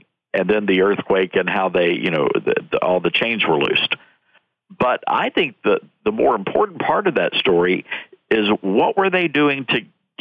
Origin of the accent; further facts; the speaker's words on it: Deep South, United States; born there; I was born in the Deep South, and so I, you know, race relations is a very important thing to me.